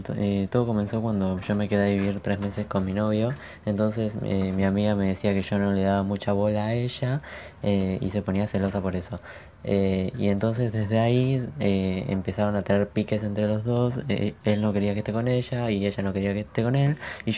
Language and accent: Spanish; Argentina; soy de Argentina.